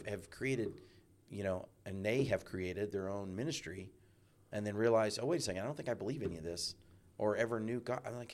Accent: Texas, United States; Well, I mean, you guys know I grew up in Texas, and that's the, what do they call it, the buckle of the Bible Belt.

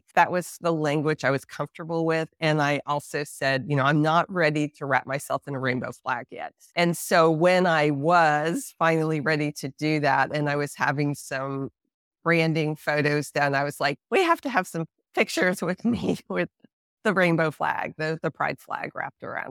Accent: New York, United States; I grew up in New York and in a pretty progressive circle of people.

